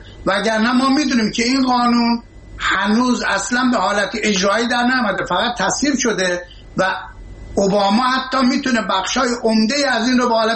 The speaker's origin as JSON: {"language": "Persian", "country": "Iran", "lives_now": "United States", "said": "من این رو نه تنها به عنوان یک ایرانی آمریکایی"}